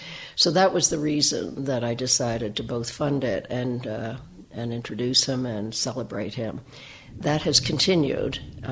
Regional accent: New Jersey, United States; I laugh because I grew up in New Jersey, but over many years I used to go to Santa Fe

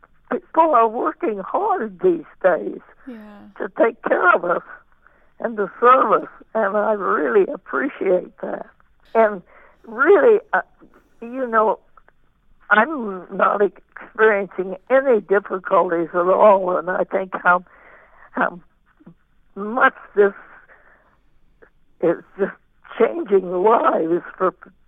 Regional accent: Kansas, United States; I grew up in Kansas at that time when the weather was so dry and the people out there just didn't have anything hardly. And my family did not experience it because we were in eastern Kansas.

